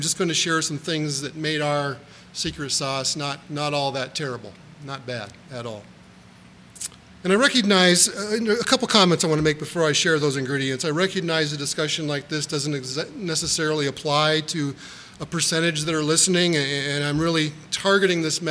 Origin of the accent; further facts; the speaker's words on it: Minnesota, United States; And I told him we're from Minnesota and we're here celebrating our 30th.